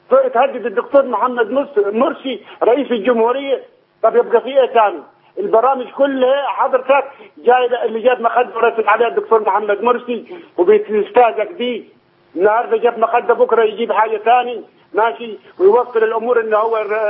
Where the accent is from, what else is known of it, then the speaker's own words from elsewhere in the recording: Upper Egypt, Egypt; احنا مستعدين من الصعيد